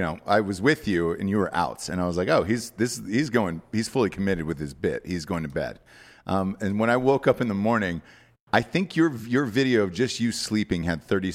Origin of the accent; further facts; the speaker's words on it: Georgia, United States; But I grew up in Georgia